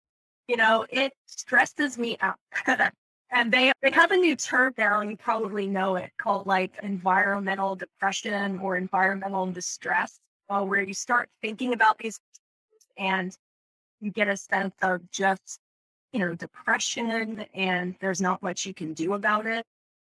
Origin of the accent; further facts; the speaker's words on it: Ohio, United States; Growing up in Ohio, we had a sea world in Ohio.